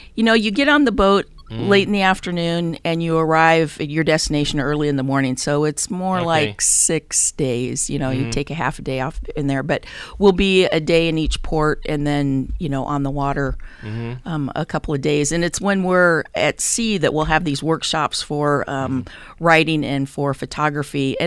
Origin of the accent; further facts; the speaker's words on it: Valdez, Alaska, United States; I grew up in Valdez. And until 2024, I had never taken a cruise to Alaska because I lived there.